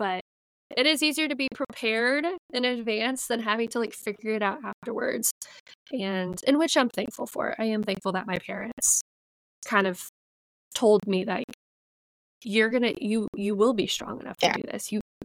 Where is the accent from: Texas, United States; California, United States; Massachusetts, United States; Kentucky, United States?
Texas, United States; And I think culturally, this is like where I think growing up in Texas, that's different.